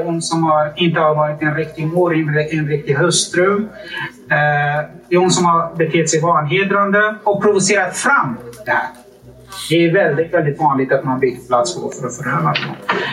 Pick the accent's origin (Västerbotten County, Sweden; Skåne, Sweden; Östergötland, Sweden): Västerbotten County, Sweden; Umeå; i min hemstad Umeå